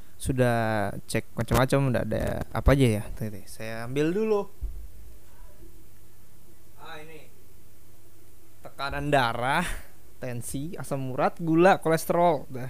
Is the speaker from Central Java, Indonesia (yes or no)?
no; Balikpapan, East Kalimantan, Indonesia; untuk kota aku tercinta, Balikpapan, kota beriman.